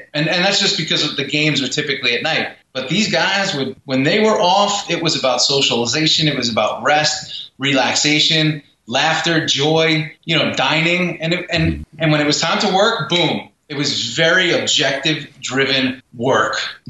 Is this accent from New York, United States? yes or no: yes; New York, United States; Because I was a tough guy. I'm from New York, right? We're tough guys.